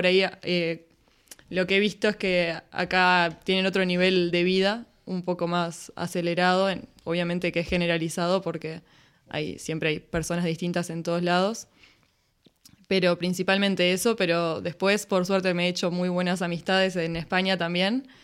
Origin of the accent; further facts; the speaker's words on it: Uruguay; moved away as an adult; now in Salamanca, Spain; vine para estudiar un máster en educación. Estoy en la Universidad de Salamanca. Y yo vengo de Uruguay.